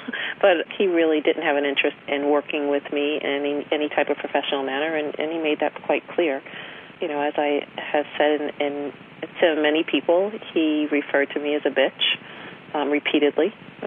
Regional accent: New York City, New York, United States; I grew up in New York City.

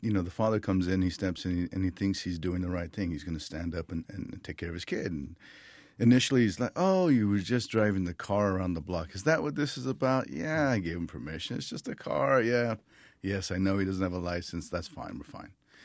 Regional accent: New Mexico, United States; you know, I'm from New Mexico, and the border moved on us. You know, we never crossed a border.

